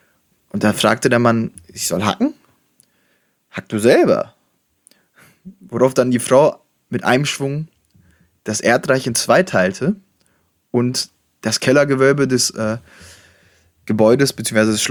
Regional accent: Schwerte, North Rhine-Westphalia, Germany; Das war eine kleine Geschichte aus meiner Heimatstadt Schwerte.

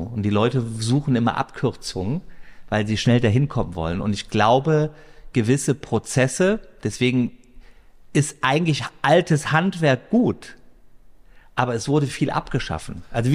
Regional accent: Rhineland, Germany; ich bin ja im Westen groß geworden, ich war auch, ganz ehrlich, da in Watte gepackt. Hätte ich den Schritt nicht in den Osten gemacht, ja, und ich bin bestimmt durch und durch ein Rheinländer

